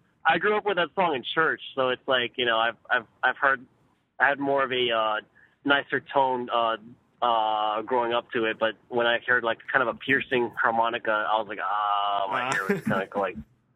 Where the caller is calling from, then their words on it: Orlando, Florida, United States; What up, Hayden? This is … from Orlando, Florida.